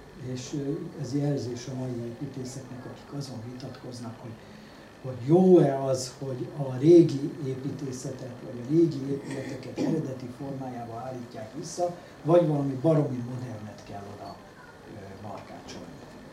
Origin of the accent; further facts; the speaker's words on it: Hungary; és akkor mondtuk, hogy Jeszten Vengzsi, tehát mi magyarok vagyunk.